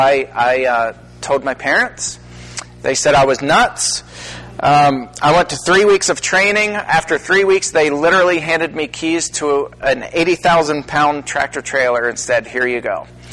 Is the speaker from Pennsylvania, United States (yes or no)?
yes; Shanksville, Pennsylvania, United States; Somerset is just 10 miles from my hometown of Shanksville, Pennsylvania.